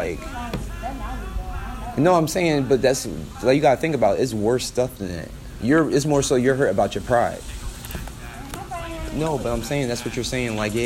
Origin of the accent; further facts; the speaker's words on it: Philadelphia, Pennsylvania, United States; I mean, I'm from Philly, so there's a lot of rappers.